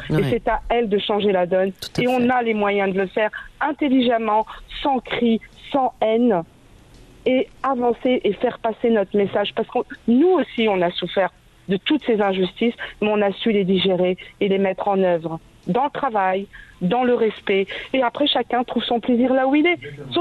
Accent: France; moi je suis française, d'origine maghrébine, et je l'assume.

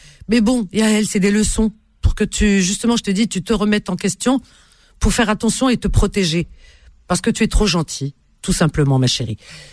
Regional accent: Paris, Île-de-France, France; Je me souviens quand j'étais gamine dans le Marais, j'avais des copines

